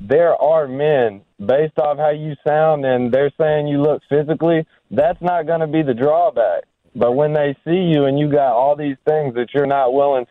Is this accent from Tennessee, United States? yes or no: yes; Memphis, Tennessee, United States; I'm from Memphis originally.